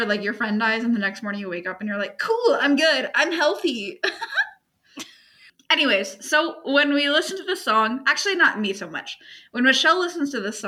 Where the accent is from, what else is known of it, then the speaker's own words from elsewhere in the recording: Southeast, United States; And I've lived in Europe for 2 years. And I'm from the Southeast, and my parents are preachers.